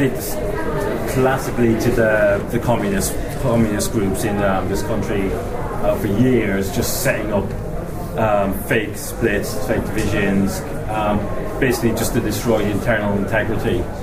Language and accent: English; Northern Ireland, United Kingdom; I come from Northern Ireland, where, you know, we did pick up arms and fight.